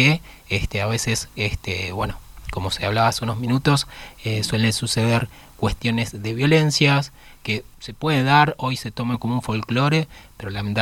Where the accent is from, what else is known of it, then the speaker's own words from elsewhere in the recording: Argentina; el fútbol es algo que nos caracteriza como argentino